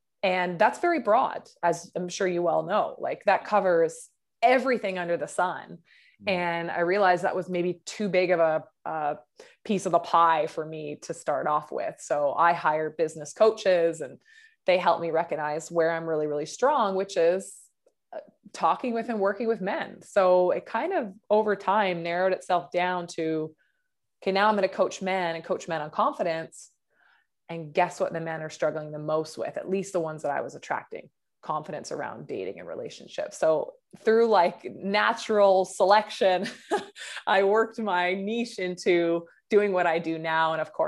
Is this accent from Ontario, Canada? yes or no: no; Vancouver, British Columbia, Canada; moved away as an adult; also born or lived in Sydney; I'm from Vancouver, BC, Canada, but I decided to travel overseas to have some fun, and backpack. Turned out I landed in Sydney, Australia